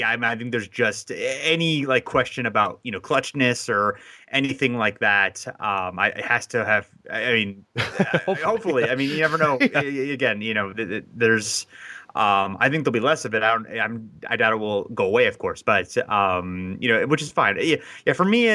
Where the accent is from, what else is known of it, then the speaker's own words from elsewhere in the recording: Ohio, United States; I mean, I know I'm from Ohio, so I have more Cavs people in my life.